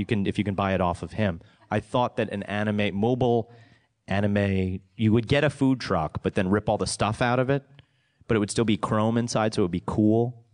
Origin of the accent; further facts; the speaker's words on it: New York, United States; And I'm from New York, but also down